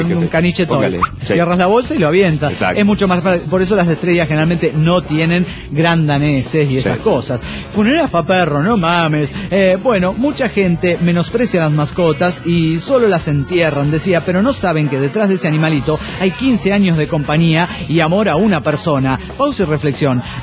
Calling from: Cochabamba, Bolivia; de Cochabamba, Bolivia.

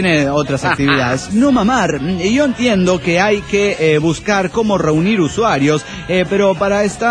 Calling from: Guadalajara, Jalisco, Mexico; de Guadalajara, Jalisco, México.

